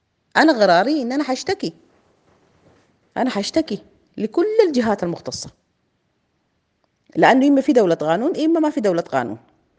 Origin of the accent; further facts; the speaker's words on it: Sudan; أنا كمواطنة سودانية هل من حق لجنة التمكين